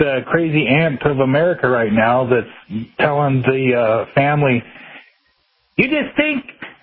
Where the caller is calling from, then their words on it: West Coast, United States; I'm calling from the West Coast, brother.